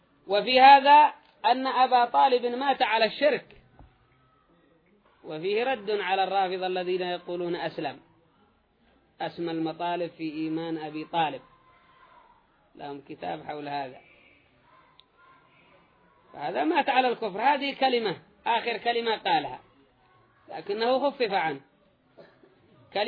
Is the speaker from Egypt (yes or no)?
no; Yemen; والشمال والجنوب جهة تسمى جنوب وجهة تسمى شمال، وكلنا من أهل اليمن